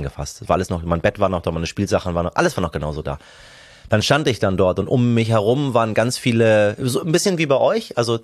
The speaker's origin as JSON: {"language": "German", "region": "Hamburg", "country": "Germany", "tie": "born or raised there", "also_born_or_lived": "Tehran, Iran", "said": "ich bin ja aufs Dorf gezogen und zwar auf das Dorf namens Hamburg. Ich kam ja aus Teheran. Teheran hat 20 Millionen Einwohner."}